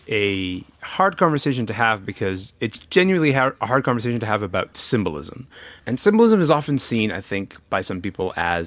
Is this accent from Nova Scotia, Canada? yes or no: no; Kingston, Ontario, Canada; I grew up in Kingston. It's a city that would extremely like to let you know that it is the home of Sir John A. Macdonald.